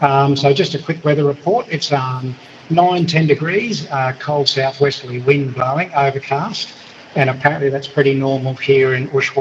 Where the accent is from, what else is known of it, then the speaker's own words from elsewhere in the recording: Flying Fish Point, Queensland, Australia; I'm the cycling correspondent from Flying Fish Point near Innisfail.